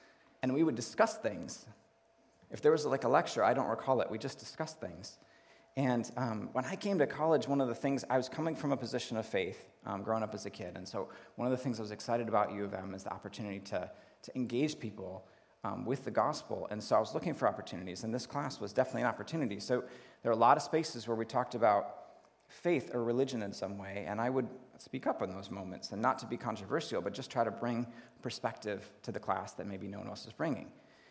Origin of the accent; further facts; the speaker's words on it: Grand Rapids, Michigan, United States; I grew up in the Grand Rapids area, and so coming to Ann Arbor was a bit of a culture shock. So Grand Rapids, west side of the state, it's pretty conservative, pretty homogenous, not a lot of diversity